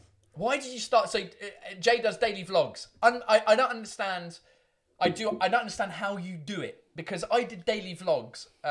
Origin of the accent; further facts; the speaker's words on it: London, United Kingdom; from London. I'm from London.